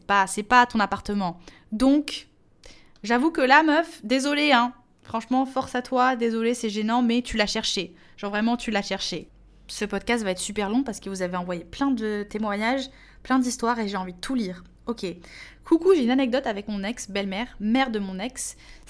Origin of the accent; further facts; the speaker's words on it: Portugal; En tant que portugaise, vraiment.